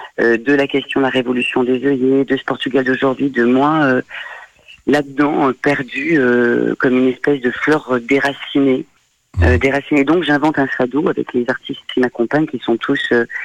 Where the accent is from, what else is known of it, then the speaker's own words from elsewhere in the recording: Clermont-Ferrand, Auvergne-Rhône-Alpes, France; Moi je suis originaire de Clermont-Ferrand, donc il y a énormément d'émigrés portugais donc dans la ville de Clermont-Ferrand et en Auvergne, parce qu'il y a les usines Michelin